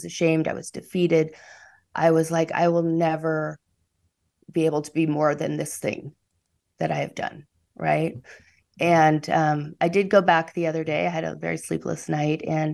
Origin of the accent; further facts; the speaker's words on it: California, United States; middle-aged white woman from California was the last person he thought would help him tell his story of growing up in Alabama.